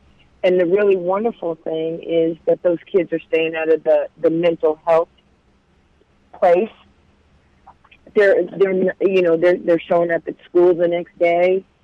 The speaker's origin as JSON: {"language": "English", "region": "New York", "country": "United States", "tie": "born or raised there", "said": "when I was growing up in New York, the police officers were our heroes, not our adversaries."}